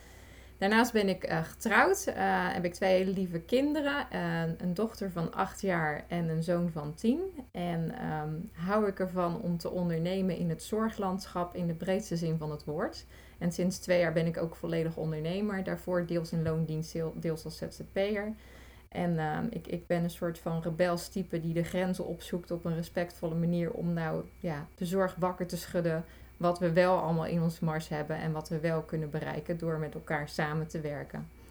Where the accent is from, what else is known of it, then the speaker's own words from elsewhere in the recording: Vlaardingen, South Holland, Netherlands; geboren en getogen in Vlaardingen. Bijna 43 lentes jong.